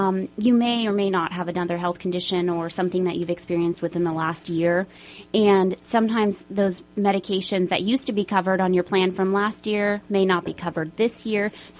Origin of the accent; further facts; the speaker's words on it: Modesto, California, United States; Well, I'm originally from Modesto area, and I came up here to kind of start over, I guess.